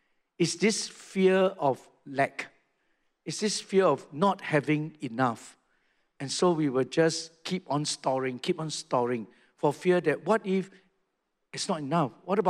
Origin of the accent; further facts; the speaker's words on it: Singapore; when I was growing up in Singapore.